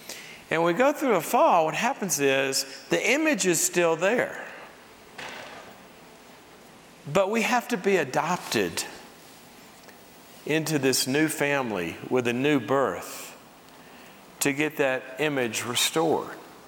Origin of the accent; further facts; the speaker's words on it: Mississippi, United States; I grew up in Mississippi duck hunting.